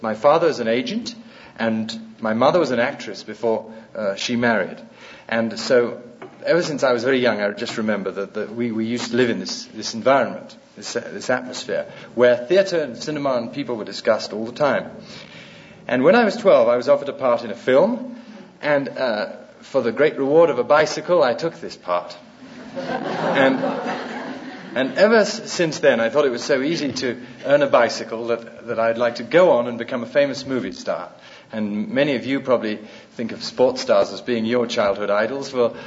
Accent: England, United Kingdom; you've been hearing that I'm an English actor. Some of you may not have the faintest idea that I'm an English actor or an English movie star

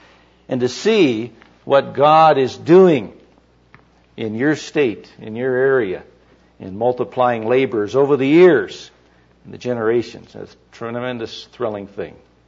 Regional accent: Michigan, United States; I'm originally from Michigan, by the way

